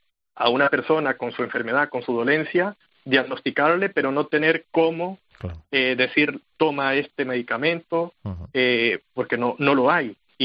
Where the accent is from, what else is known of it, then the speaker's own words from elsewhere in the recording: Venezuela; now in Spain; es una preocupación para nosotros como venezolanos en España